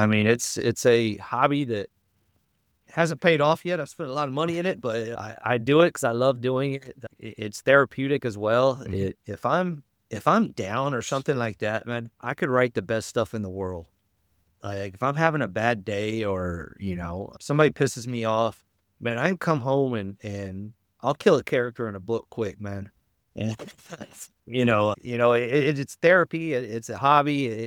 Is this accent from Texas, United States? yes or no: yes; Texas, United States; it's loosely based on my hometown, just growing up in small town Texas.